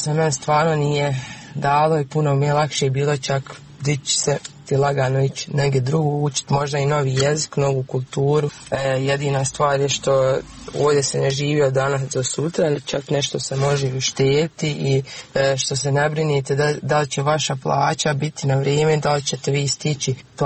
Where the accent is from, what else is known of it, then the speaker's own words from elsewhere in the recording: Bosnia & Herzegovina; stanje u mom rodnom kraju koji zapravo izumire. Za početak uopće života u Bosni nakon faksa i pronalaska posla